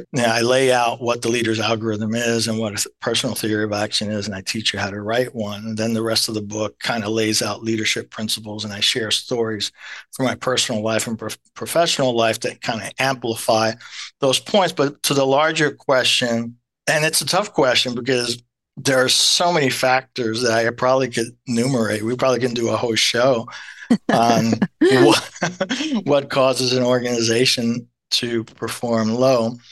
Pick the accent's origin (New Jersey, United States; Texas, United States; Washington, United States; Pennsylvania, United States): New Jersey, United States; Elizabeth; I began my teaching career back in my hometown, Elizabeth.